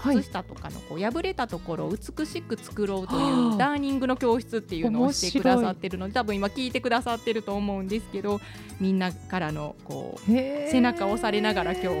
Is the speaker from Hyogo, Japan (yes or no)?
yes; Hyogo, Japan; now in Kyoto, Japan; 1982年2月22日生まれです。兵庫県出身です。西宮市にある関西学院大学を卒業後に広告代理店に就職しまして、で転勤で東京に勤務してました。